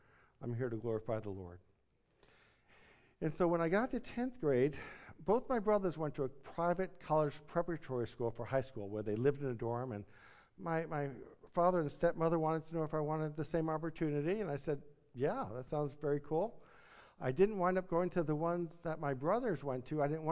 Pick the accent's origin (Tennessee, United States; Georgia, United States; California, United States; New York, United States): New York, United States; Long Island; I grew up in New York, in Long Island, New York, in a conservative Jewish home.